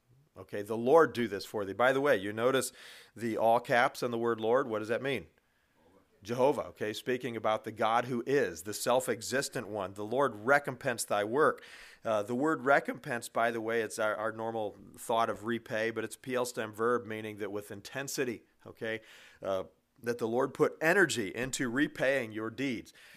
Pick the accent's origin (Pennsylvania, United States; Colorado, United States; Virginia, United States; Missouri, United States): Missouri, United States; But I did live for my teen years in northern Missouri. But still, half of my life or more, I haven't lived in the state of Missouri. But this is the land of my nativity.